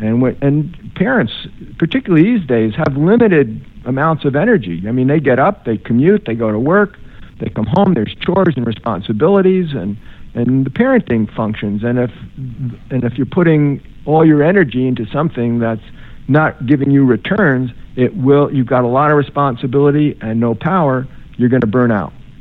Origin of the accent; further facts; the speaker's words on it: New Jersey, United States; as a boy growing up in New Jersey.